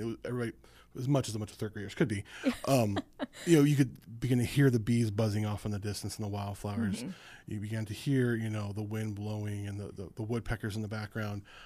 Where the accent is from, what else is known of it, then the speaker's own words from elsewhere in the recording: California, United States; also born or lived in Nevada; I grew up near Los Angeles and around Las Vegas.